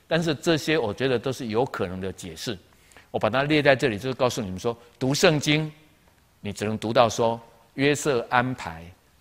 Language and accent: Chinese; Taiwan; 这个很多我们台湾人到外国去带孩子去读完书，他选择留在那边